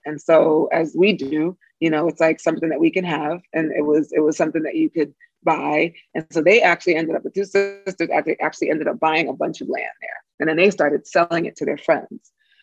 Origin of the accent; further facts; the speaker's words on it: Brooklyn, New York, United States; as a kid here growing up in Brooklyn, I wasn't starved of that.